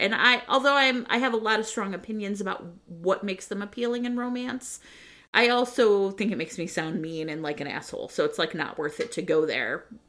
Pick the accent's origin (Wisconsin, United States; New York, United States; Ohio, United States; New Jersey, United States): Ohio, United States; Cleveland; I grew up in Cleveland, which I think most people will say is not, like, known for its coolness.